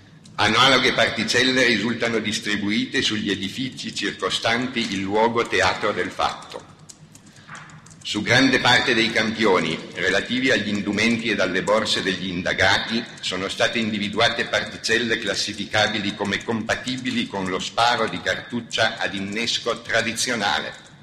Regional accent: Turin, Piedmont, Italy; born there; sono nato a Torino il 13 settembre del 1946

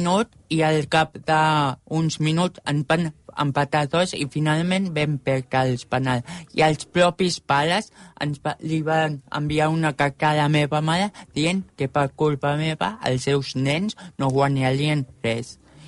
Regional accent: Vilassar, Catalonia, Spain; al meu poble de Vilassar tenim una companyia amateur de teatre

